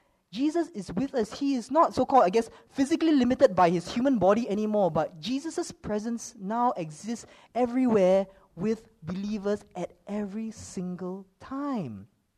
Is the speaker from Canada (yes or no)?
no; Singapore; I am not Irish. I am a Singaporean, actually. I look Chinese, but that's because I am a Singaporean Chinese.